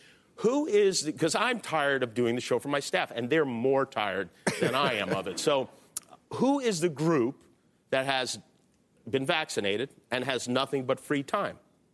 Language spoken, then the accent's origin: English; Las Vegas, Nevada, United States; People, when they ask you about growing up in Las Vegas, it's as if you grew up on a pirate ship or something.